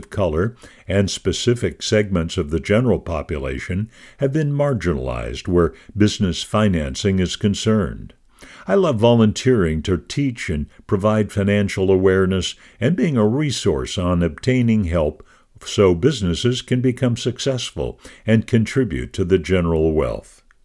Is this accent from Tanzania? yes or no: yes; Tanzania; first language Swahili; English is a second language; now in Minnesota, United States; First, they spoke Tanzanian Kiswahili, which is my mother tongue, and services started at 2 p.m.